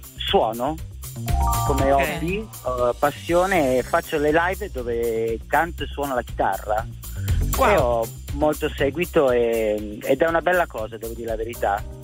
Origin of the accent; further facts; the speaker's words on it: Cremona, Lombardy, Italy; Sono di Cremona, vivo a Cremona.